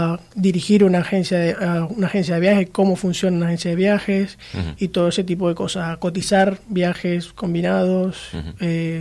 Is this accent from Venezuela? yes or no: yes; Venezuela; now in Spain; Yo soy de Venezuela. De Venezuela. Y bueno, llegué hace 2 años a España